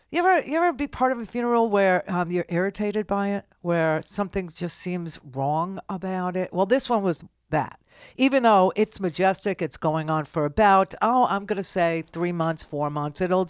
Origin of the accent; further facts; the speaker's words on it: United States; It used to be like very fulfilling for me as an American.